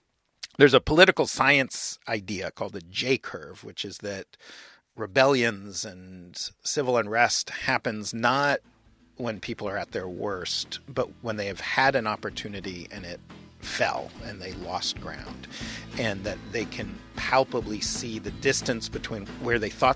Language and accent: English; New York City, New York, United States; I grew up in New York City in the 1970s, which was about the most iconic distressed city before, I guess, Detroit in the modern era, a city that was fundamentally broken.